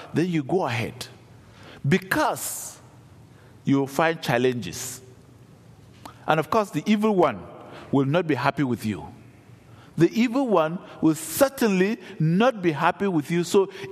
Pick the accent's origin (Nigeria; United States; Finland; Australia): Nigeria; You see, the early missionaries, I'm from Nigeria, the early missionaries brought the gospel.